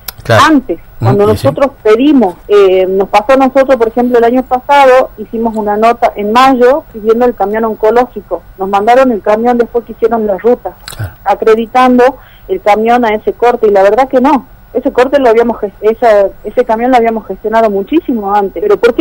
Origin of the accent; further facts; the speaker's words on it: Argentina; como argentinos tenemos derechos, como enfermos tenemos derechos